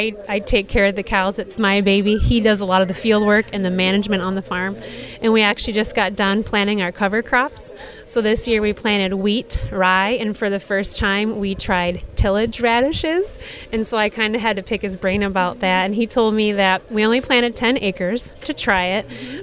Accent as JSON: {"language": "English", "town": "Platteville", "region": "Wisconsin", "country": "United States", "tie": "born or raised there", "said": "I was in my hometown of Platteville. We're a very rural community, a lot of agriculture"}